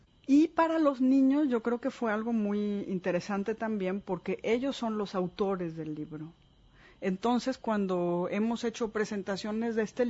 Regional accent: Mexico; de qué manera somos ahora mexicanos los mexicanos

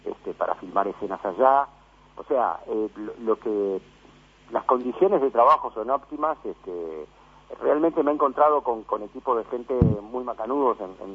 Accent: Uruguay; uno se construye como actor uruguayo, uno piensa en, bueno, laburo fuera del país, sí, en Argentina, pensás.

